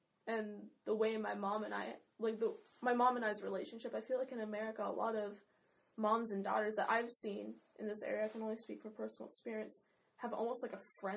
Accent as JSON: {"language": "English", "town": "Gig Harbor", "region": "Washington", "country": "United States", "tie": "born or raised there", "said": "Like, I'm American, like, through and through. I'm not a Japanese woman. So it's really strange for me because I grew up in a super, super white area. Yeah, like Gig Harbor."}